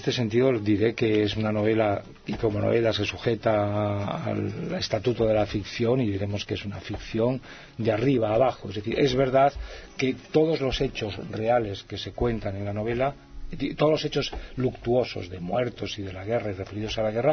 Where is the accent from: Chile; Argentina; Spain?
Spain; León, Castile and León; pero yo soy un escritor de León, esta es una novela de León